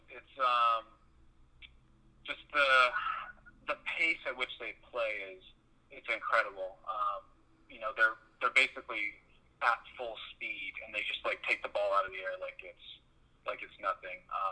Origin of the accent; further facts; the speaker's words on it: Lynnwood, Washington, United States; Well, I am local. I grew up in Linwood, Washington. I went to Meadowdale High School